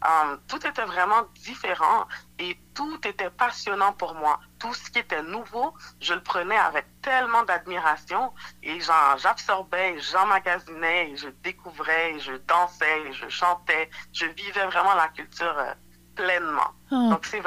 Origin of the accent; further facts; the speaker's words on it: Quebec, Canada; also born or lived in Haiti; Donc, pour clarifier, moi, je suis née au Québec. Et j'ai grandi au Québec.